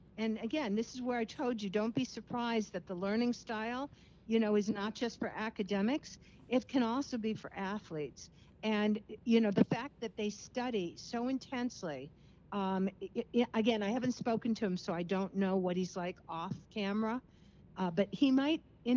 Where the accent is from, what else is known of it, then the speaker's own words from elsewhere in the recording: Cleveland, Ohio, United States; I grew up in Cleveland, Ohio. So, of course, we watched the Cleveland Browns. But having moved here to New England, I am definitely a Patriots fan.